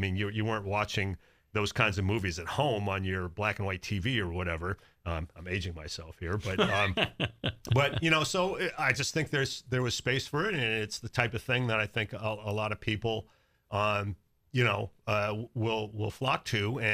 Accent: Connecticut, United States; It's the type of film, a place to watch films that I grew up with in Connecticut

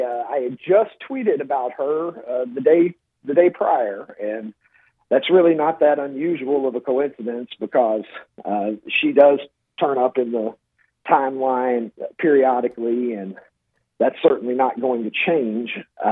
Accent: Kentucky, United States; I was born and raised in Kentucky, and so was he, and probably just about everything else about our upbringing and experience diverged pretty wildly from there.

